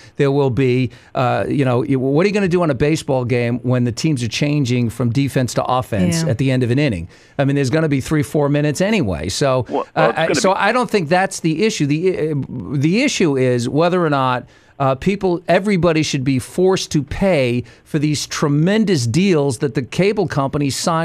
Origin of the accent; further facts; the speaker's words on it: United States; I have no interest in the World Cup soccer. I'm an American.